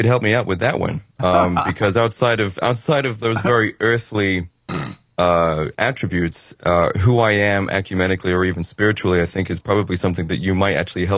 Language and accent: English; United Kingdom; which is another reason why I believe that these people are not as British as I am